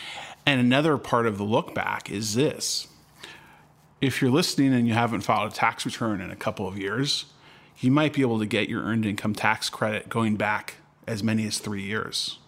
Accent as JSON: {"language": "English", "region": "California", "country": "United States", "tie": "born or raised there", "said": "I started reflecting on the reality that since I grew up in California..."}